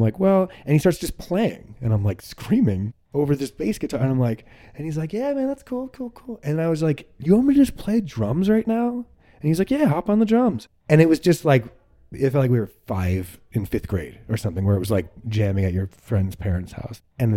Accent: New Jersey, United States; One of the other people was from my hometown in New Jersey that I grew up in.

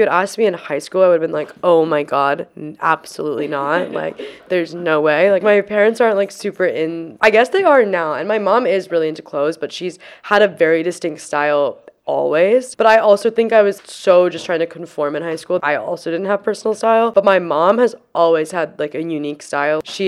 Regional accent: Seattle, Washington, United States; now in New York, United States; Well, I grew up in Seattle. Fashion's not really like a big thing there.

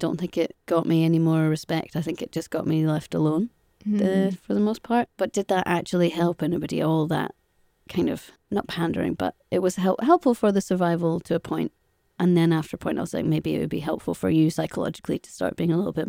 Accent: Scotland, United Kingdom; we're Scottish

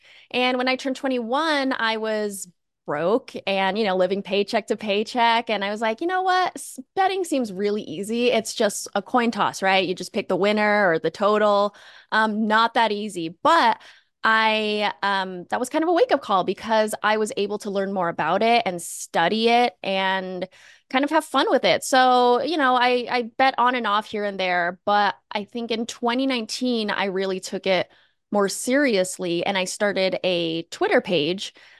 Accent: Las Vegas, Nevada, United States; Yeah, so I was born and raised in Las Vegas. I've never left. I've never lived anywhere else in my life.

